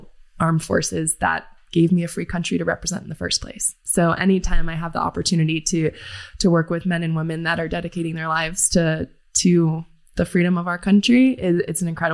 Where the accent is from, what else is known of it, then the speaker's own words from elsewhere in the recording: Denver, Colorado, United States; I grew up in Denver, so not far away from here. So anytime I get to come home, I'm so excited.